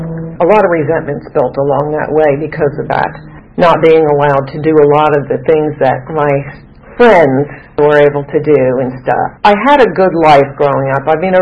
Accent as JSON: {"language": "English", "region": "New Jersey", "country": "United States", "tie": "born or raised there", "said": "I grew up in New Jersey. Now, we took the bus. Hey, New Jersey, all right. I am a Yankee."}